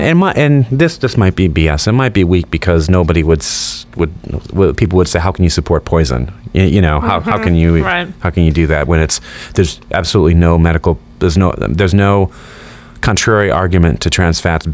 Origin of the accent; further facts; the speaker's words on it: Midwest, United States; You know, where I grew up in the Midwest, there was an Amish town in Iowa, very, very close by.